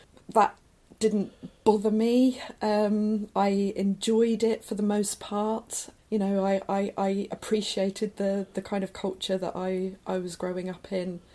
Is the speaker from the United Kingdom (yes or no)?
yes; Hastings, South East England, United Kingdom; born there; I was born in Hastings, yes, in 1969.